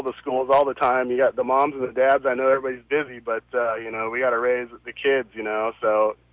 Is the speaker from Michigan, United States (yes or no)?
no; Portland, Oregon, United States; I grew up in North Portland, and being on the phone listening